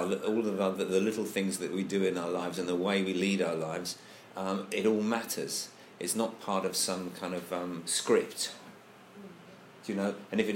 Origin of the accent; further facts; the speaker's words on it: England, United Kingdom; I think it does matter that I'm English. You know, I'm sort of plugged into a certain sort of cultural stream from being English